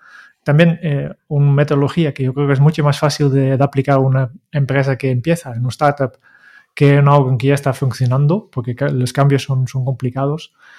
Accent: Netherlands; yo como holandés me siento orgulloso que Holanda es un poco el origen de dos de los grandes ejemplos de este tipo de organizaciones

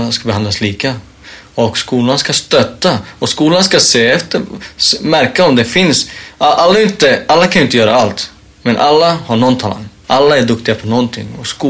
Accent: Sweden; Och vi var allihopa födda i Sverige. Med våra föräldrar och kom från utomlands. Och jag sitter och kollar på en annan klasskompis som också är född i Sverige. Som vi är födda på samma gård. Vi har växt upp

